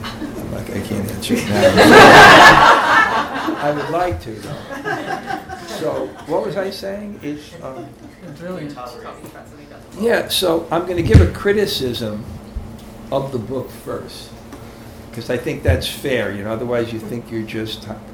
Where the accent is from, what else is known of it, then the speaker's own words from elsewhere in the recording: India; English is a second language; I felt, I'm going to say honestly, like my fortune of growing up in India in Krishna consciousness for like 40 years